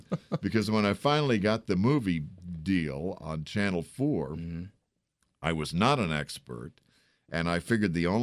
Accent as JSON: {"language": "English", "town": "San Antonio", "region": "Texas", "country": "United States", "tie": "born or raised there", "said": "I grew up in San Antonio, Texas."}